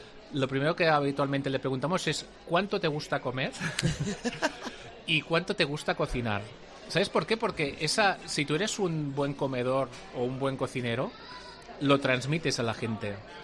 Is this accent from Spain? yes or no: yes; Barcelona, Catalonia, Spain; now in Santander, Spain; yo soy de Barcelona, hace 4 años que vivo aquí